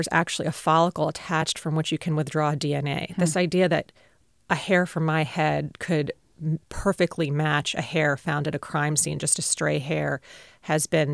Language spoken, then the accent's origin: English; Philadelphia, Pennsylvania, United States; I'm from Philadelphia, and there was a pretty famous case in Philadelphia